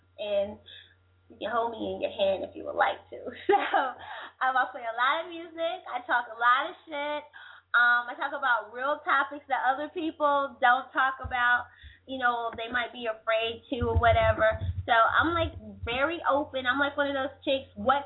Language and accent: English; Greensboro, North Carolina, United States; There's a lot of things going on in my hometown this weekend. I'm in Greensboro, North Carolina.